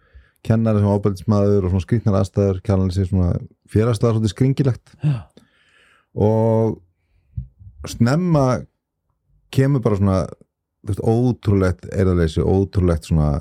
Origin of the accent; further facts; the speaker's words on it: Kjalarnes, Capital Region, Iceland; Já, ég fæðist hérna upp á Kjálnesi, ég elst upp hérna upp á Kjálnesi